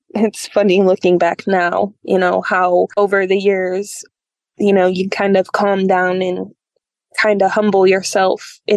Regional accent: Kalamazoo, Michigan, United States; we decided to move back to my hometown here in Kalamazoo.

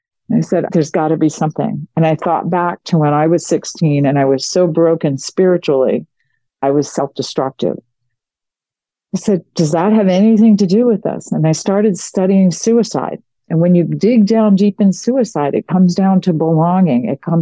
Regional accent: United States; And as an American, as a mother, I said, "I have to do something.

